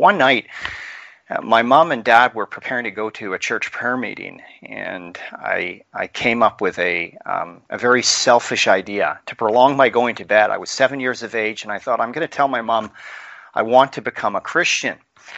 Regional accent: Victoria, British Columbia, Canada; Yeah, that's right. They were actually immigrants from Britain in the 1960s.

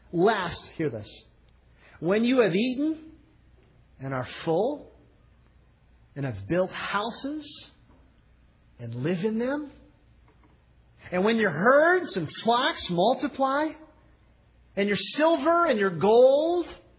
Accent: United States; Americans, I know I'm speaking as an American

